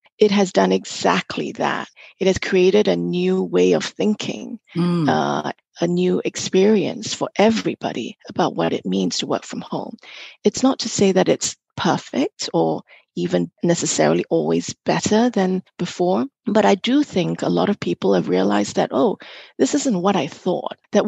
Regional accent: Singapore; now in London, United Kingdom; growing up in Singapore and having had my early career in Singapore

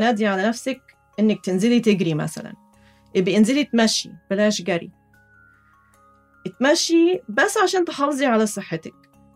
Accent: Egypt; وأنا كمصرية أصيلة ما عملتش حساب المستقبل إطلاقاً

